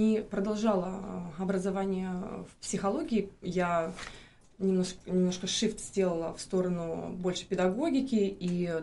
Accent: Bobruisk, Mogilev Region, Belarus; now in Minsk, Belarus; Я родом из Бобруйска

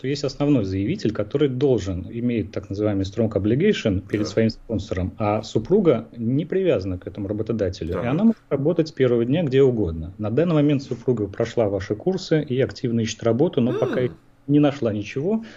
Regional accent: Moscow, Russia; now in Greenville, United States; Сами мы из Москвы.

